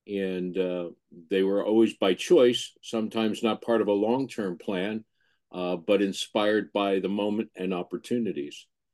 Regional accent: New Jersey, United States; And I grew up in New Jersey. Somebody had to, and I felt I was strong enough to do that. So that's where my story began.

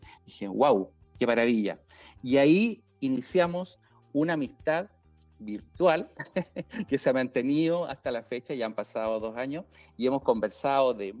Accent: Chile; Mire, yo soy médico gastroenterólogo de Chile

